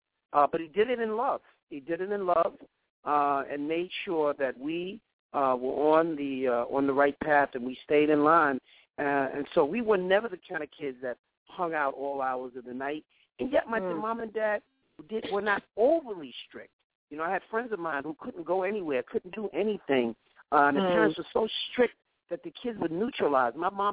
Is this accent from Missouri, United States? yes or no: no; Brooklyn, New York, United States; also born or lived in Queens; growing up in Brooklyn until I was about 12 years old before my family moved to Queens.